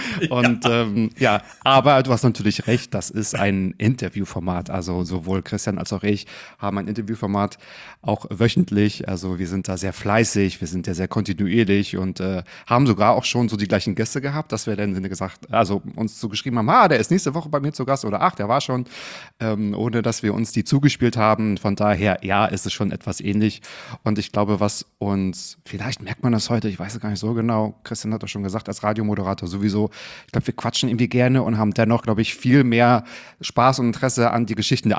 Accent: Northern Germany, Germany; Ich komme auch aus dem Norden

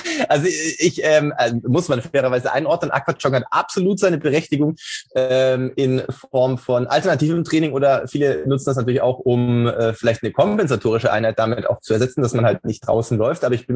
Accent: Baden-Württemberg, Germany; ich bin im Schwäbischen groß geworden

